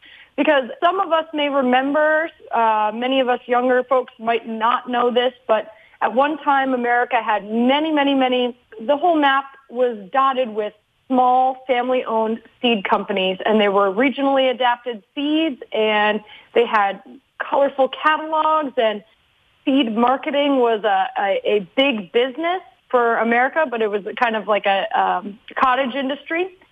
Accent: New England, United States; I was getting a little nostalgic because I'm a northerner. I'm from New England originally, so I was missing, you know, the white stuff.

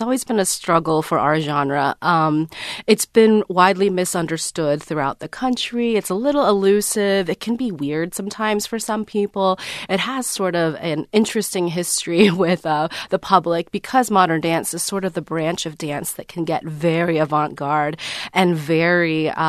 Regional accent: Dallas, Texas, United States; also born or lived in Pittsburgh; now in Ohio, United States; I'm not from Ohio. I'm actually from Dallas and went to school in Pittsburgh.

